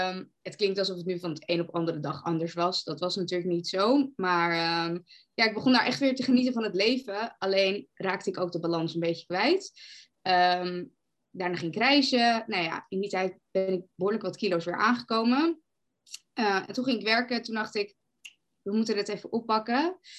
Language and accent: Dutch; Amsterdam, North Holland, Netherlands; Ik ben 24 jaar. Ik kom uit Amsterdam.